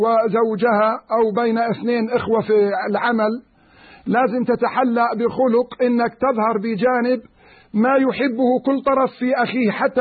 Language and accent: Arabic; Jordan; تميز بلدنا الأردن في إصلاح ذات البين من خلال العطوات العشائرية.